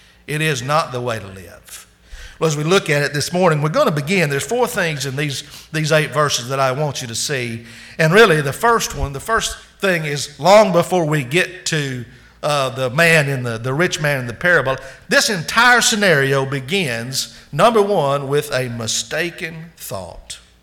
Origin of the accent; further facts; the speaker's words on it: Arkansas, United States; I remember this very well because I'm from the Holy Land. Okay? Arkansas Razorbacks.